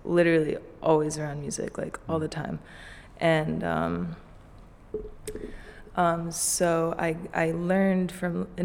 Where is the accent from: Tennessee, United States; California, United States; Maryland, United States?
Maryland, United States; from Maryland.